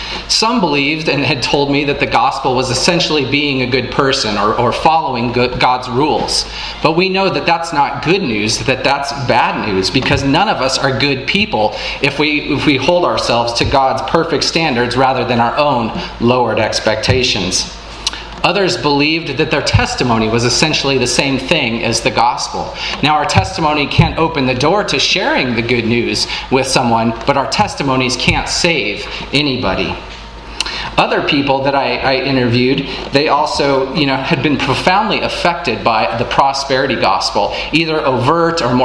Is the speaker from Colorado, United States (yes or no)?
yes; Colorado, United States; now in California, United States; I'm originally from Colorado, and I just spent the last several months back in Colorado working a temporary work assignment for Samaritan's Purse